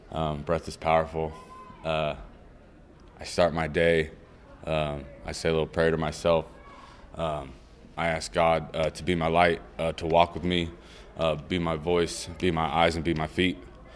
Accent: California, United States; I mean, I'm a hippie from California.

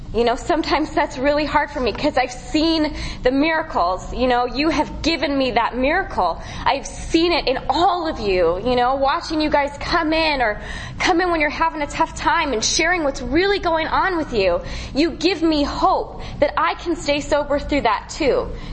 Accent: Chicago, Illinois, United States; I grew up in Chicago, Illinois. I've gotten to go home and go to meetings there

